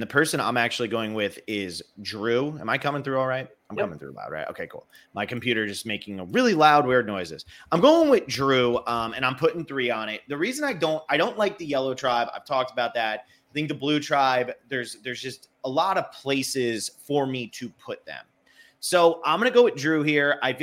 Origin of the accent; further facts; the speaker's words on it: New Jersey, United States; That's funny because growing up in New Jersey, if I went to like my parents wanted me to go to UPenn, it was like go to Princeton or UPenn, and then I went to Miami, so I was a failure.